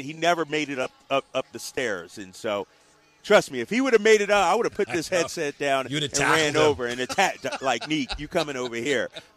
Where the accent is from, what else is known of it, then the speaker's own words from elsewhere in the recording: Philadelphia, Pennsylvania, United States; I'm biased coming from Philly.